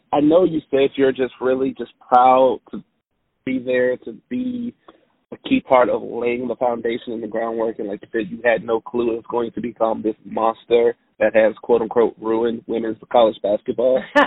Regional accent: Alabama, United States; Growing up in Alabama, I had UConn T-shirts.

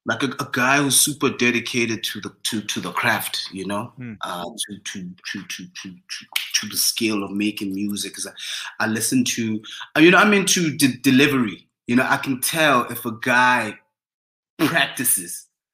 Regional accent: Mafikeng, North West, South Africa; And I think as South African musicians, we overthink that thing. Like, okay, cool. Having moved from Mafikeng.

